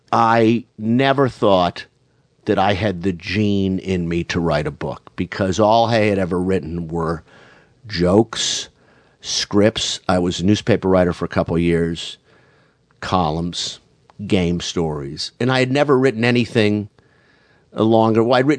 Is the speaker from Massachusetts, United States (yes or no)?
yes; Boston, Massachusetts, United States; I grew up in Boston.